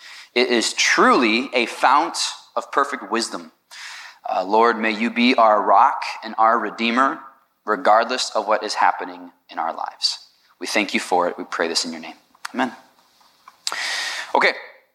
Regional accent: Indiana, United States; I grew up around Northwest Indiana, and like 30 minutes from Chicago, so I never saw a shooting star before, so it was a big deal for me.

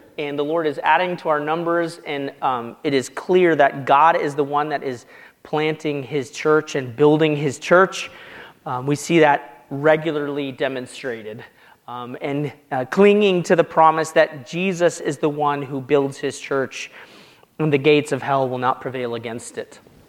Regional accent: Denver, Colorado, United States; I grew up in Denver, Colorado, surrounded by mountains. I now live very near Sun Valley

